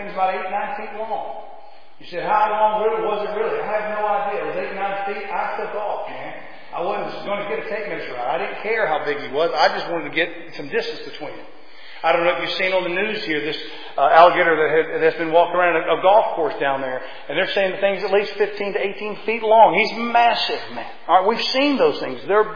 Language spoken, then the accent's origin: English; Florida, United States; I grew up in South Florida.